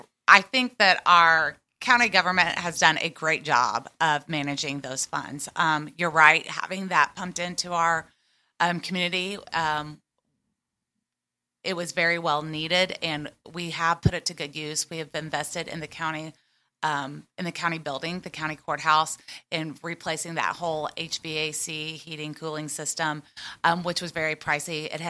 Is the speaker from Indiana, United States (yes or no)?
yes; Columbus, Indiana, United States; Born and raised in Columbus, Indiana. Went to elementary school at St. Peter's and high school at Columbus East.